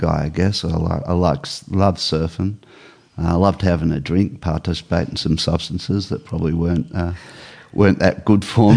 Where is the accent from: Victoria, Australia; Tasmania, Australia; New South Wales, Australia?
New South Wales, Australia; Cronulla; I grew up down in the Sutherland Shire, down around the Cronulla district.